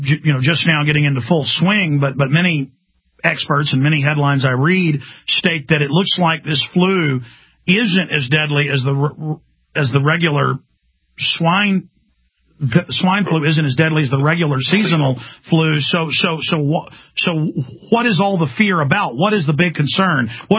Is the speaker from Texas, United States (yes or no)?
yes; Dallas, Texas, United States; saw him on the news giving reports about Dallasites, my hometown, concerned about there not being enough of the vaccine.